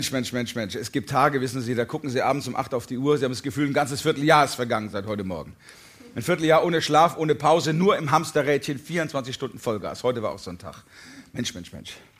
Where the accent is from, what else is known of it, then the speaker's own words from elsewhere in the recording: Hamburg, Germany; Ich komme aus Hamburg, lebe da seit vielen, vielen Jahren, habe dort studiert in Hamburg, VWL, Soziologie, nicht nur einer Wohngemeinschaft gelebt.